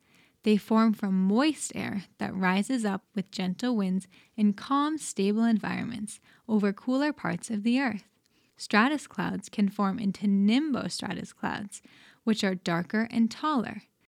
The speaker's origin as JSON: {"language": "English", "region": "Vermont", "country": "United States", "tie": "born or raised there", "lives_now": "Homer, United States", "said": "When I was younger, I used to lay out in the fields of my home state of Vermont and just watch the clouds."}